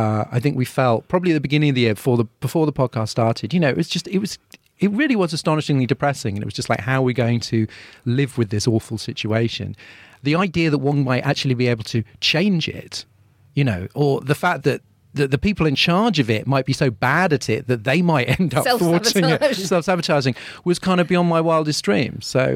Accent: London, United Kingdom; And for me, as a Londoner, you know, I think Sadiq Khan has done a great deal

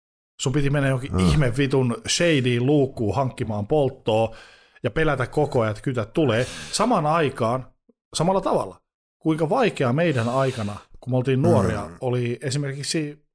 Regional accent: Oulu, North Ostrobothnia, Finland; Siis 17-vuotiaana Oulussa, mistä olen kotoisin, niin siellä oli yksi tatuointiliike

